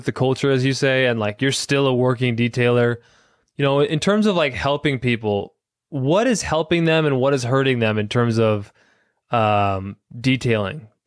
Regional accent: United States; Like I'm American. I'm free.

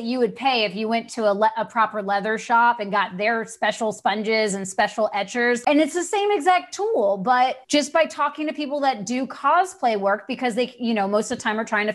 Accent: the South, United States; And see, and I'm from the South, so they're big huggers.

